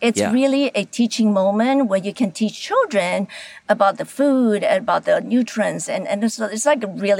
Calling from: New York City, New York, United States; I'm calling from New York City.

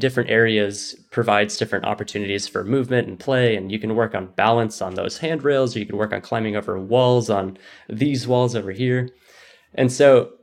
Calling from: Riverside, California, United States; I'm calling in from Riverside in Southern California.

